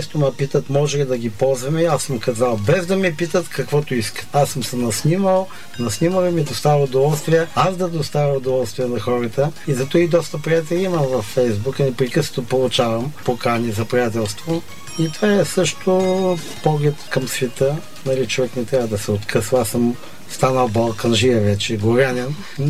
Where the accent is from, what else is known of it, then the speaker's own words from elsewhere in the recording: Asenovgrad, Plovdiv Province, Bulgaria; born there; И заобикнах Родопите, понеже и съм в подножието на Родопите, от Асеновград съм родом.